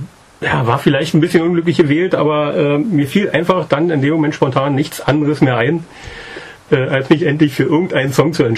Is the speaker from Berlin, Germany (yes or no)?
yes; Berlin, Germany; ich komme aus dem Ostteil Berlins und bin in der DDR aufgewachsen